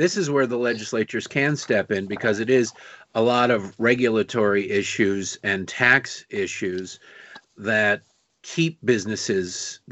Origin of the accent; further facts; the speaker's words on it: Detroit, Michigan, United States; I grew up in Detroit. You grew up in sort of the middle of the state, western side, still lower.